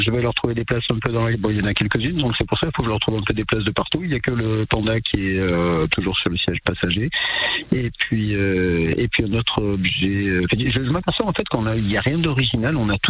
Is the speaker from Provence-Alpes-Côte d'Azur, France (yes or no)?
yes; Provence-Alpes-Côte d'Azur, France; Des petites boîtes dans les Hautes-Alpes, puisque je suis originaire des Hautes-Alpes